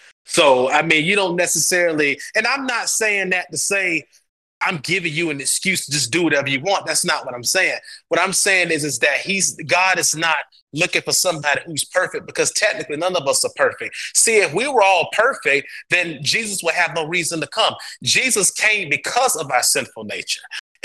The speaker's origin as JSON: {"language": "English", "country": "North Macedonia", "tie": "born or raised there", "said": "Remember how I mentioned that, you know, I grew up in Macedonia."}